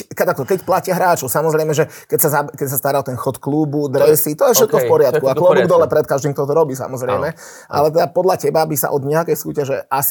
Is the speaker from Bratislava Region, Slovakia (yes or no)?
yes; Bratislava, Bratislava Region, Slovakia; ja som z Bratislavy